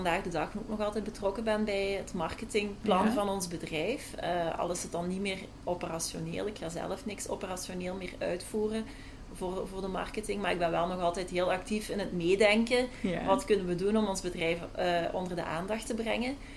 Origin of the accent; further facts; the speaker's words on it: Dilsen-Stokkem, Flanders, Belgium; Ik ben bijna 35 ondertussen, 29 oktober. Ik ben hier opgegroeid, vlakbij Maasmechelen in Deelse Stokkum.